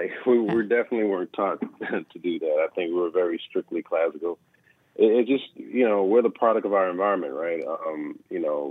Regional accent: Fort Lauderdale, Florida, United States; because we were from South Florida, we're from Fort Lauderdale.

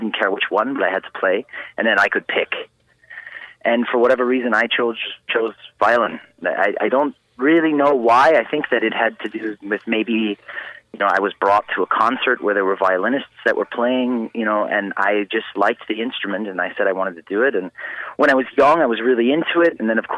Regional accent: Munster, Indiana, United States; So I was raised in Munster, Indiana.

